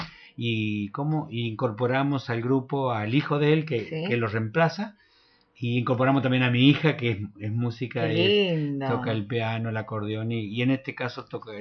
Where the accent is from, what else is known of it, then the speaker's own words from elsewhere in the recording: Diamante, Entre Ríos, Argentina; Vengo de Diamante.